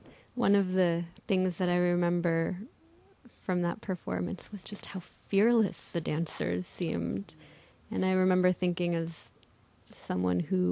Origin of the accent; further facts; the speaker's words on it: United States; now in Israel; If I too am shaped by my birthplace as an American, encountered some people who have said that they look at me and when I move, they know I'm not Israeli.